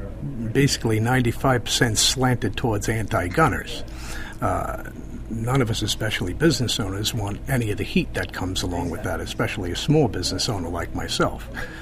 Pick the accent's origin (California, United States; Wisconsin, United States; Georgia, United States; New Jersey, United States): New Jersey, United States; I bought my first gun when I moved to Pennsylvania. I come from New Jersey